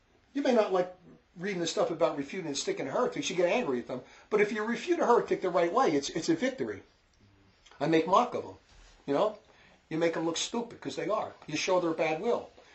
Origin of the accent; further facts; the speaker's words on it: New Jersey, United States; accent: New Jersey; If you don't like my New Jersey accent, speechify it.